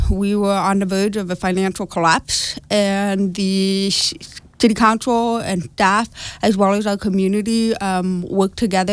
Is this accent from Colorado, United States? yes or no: no; Angels Camp, California, United States; I'm from Angels Camp, you know, born and raised, graduated from Bret Harte.